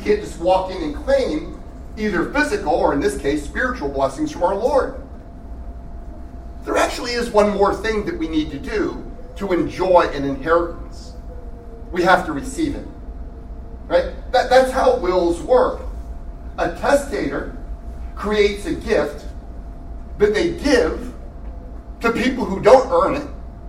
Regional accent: New York, United States; Also, I'm from New York and I speak too fast.

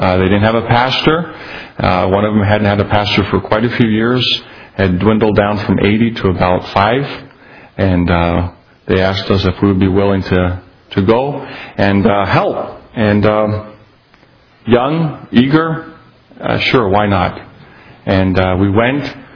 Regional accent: Chile; I was raised in Chile, born in Chile, raised in Chile. My folks are missionaries there.

